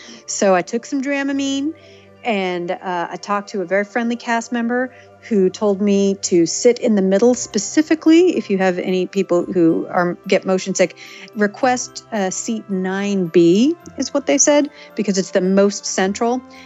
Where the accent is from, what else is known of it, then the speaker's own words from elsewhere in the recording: Kansas, United States; I'm from Kansas, so I'm used to good meat.